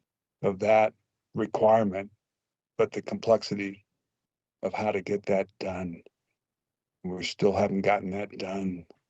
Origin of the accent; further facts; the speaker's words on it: Rimrock, Arizona, United States; I'm in a cowboy ranch I grew up in here in Rimrock, Arizona.